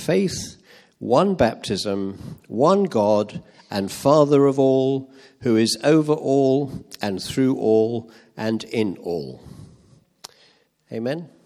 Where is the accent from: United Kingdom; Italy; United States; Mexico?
United Kingdom; England; The greater problem in our marriage is that I'm English and she's Welsh.